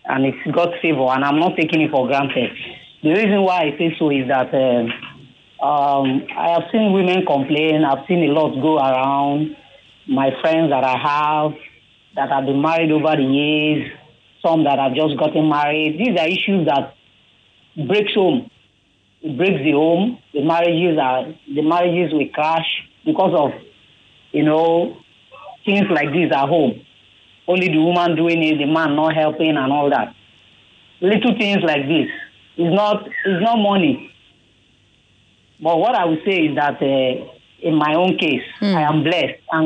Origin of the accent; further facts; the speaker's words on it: Rivers, Nigeria; I am from River State. My husband is from Cross River State.